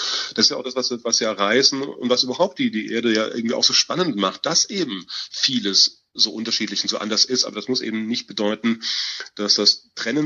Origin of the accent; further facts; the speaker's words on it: Germany; ich laufe halt hier rum und komme aus Jerusalem, bin Deutscher und mache hier ein paar Fotos.